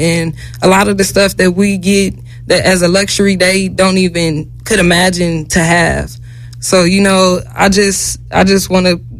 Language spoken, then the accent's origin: English; Los Angeles, California, United States; also born or lived in Mount Vernon, United States; Man, my growing up in Los Angeles, I can say it's a blessing and a curse at the same time, because growing up in a place like Los Angeles, you get many benefits that you don't get elsewhere.